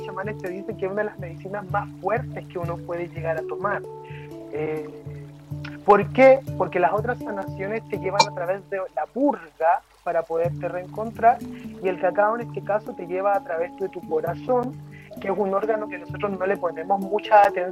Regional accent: Chile; also born or lived in Mexico; en México hice otras, pero esto ya en Chile es otra cosa, en mi país

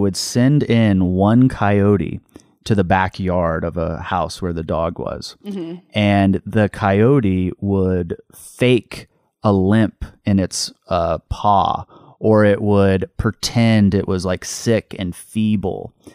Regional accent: Arizona, United States; I grew up in Arizona. And so you just grew up knowing that coyotes were a danger for your dog.

